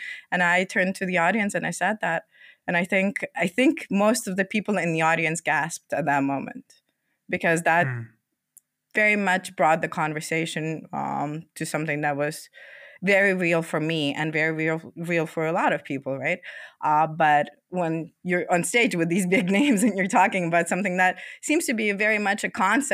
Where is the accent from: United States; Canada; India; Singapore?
Canada; now in Ukraine; Yes, I'm based just on the outskirts of Kyiv at the moment. But originally, I was born in Ukraine, grew up in Canada, and then I moved here a few years ago.